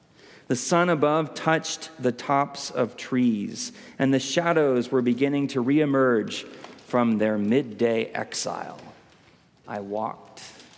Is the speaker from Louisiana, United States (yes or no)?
no; California, United States; while I was in graduate school at a Lutheran church near my hometown in Northern California